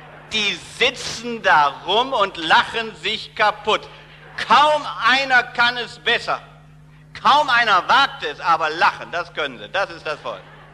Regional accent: Berlin, Germany; born there; In Berlin, was meint ihr, wo ich geboren bin?

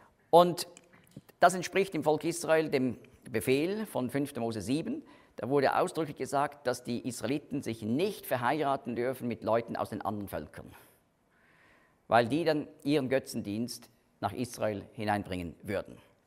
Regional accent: Switzerland; Das machen wir eben nicht als Schweizer.

